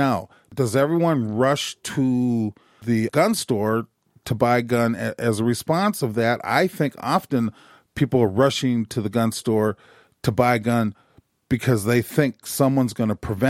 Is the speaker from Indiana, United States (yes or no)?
no; Minneapolis, Minnesota, United States; I grew up in North Minneapolis. I'm a product of North Minneapolis.